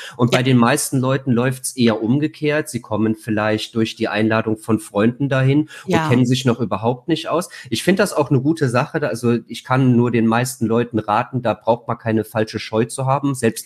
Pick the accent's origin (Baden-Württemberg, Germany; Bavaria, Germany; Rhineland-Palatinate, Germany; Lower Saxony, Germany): Rhineland-Palatinate, Germany; Trier; also ich komme ursprünglich aus Trier